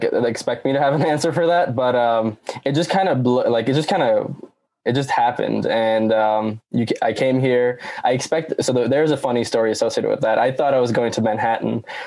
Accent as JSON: {"language": "English", "region": "Dubai", "country": "United Arab Emirates", "tie": "born or raised there", "also_born_or_lived": "Sri Lanka", "said": "So I was born in Dubai, and then we moved to Sri Lanka when I was like 6 months old, and then lived there till I was six or seven. So I went to kindergarten in Sri Lanka, and then came to school, I think first or second grade in Dubai."}